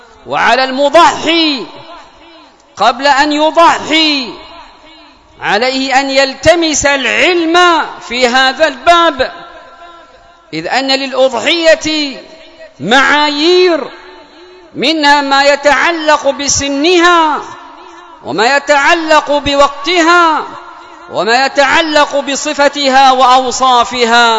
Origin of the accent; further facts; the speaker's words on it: Yemen